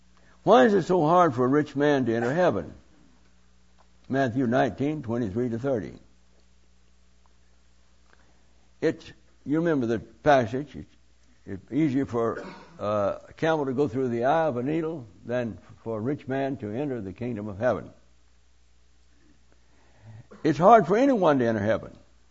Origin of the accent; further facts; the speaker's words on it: Hamilton, Waikato, New Zealand; I was going from my hometown of Hamilton down to the city of Christchurch.